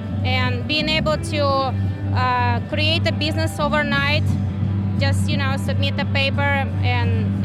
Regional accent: Russia; now in United States; And I'm from Russia myself, and I have been in jail myself in Russia

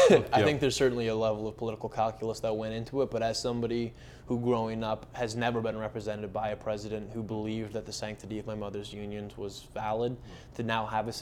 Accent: Iowa City, Iowa, United States; It's a little bit less true for me growing up in Iowa City, which is a more progressive community than Grinnell.

